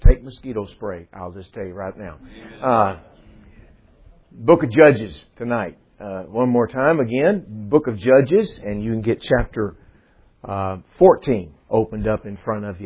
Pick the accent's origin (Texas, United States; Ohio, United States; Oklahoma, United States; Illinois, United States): Texas, United States; Dallas; also born or lived in Tampa / Flagstaff / Kansas City / Indianapolis; I grew up in Dallas, and I have lived in various parts of the country.